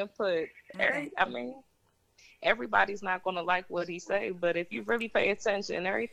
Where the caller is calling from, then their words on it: Maryland, United States; I'm calling from Maryland.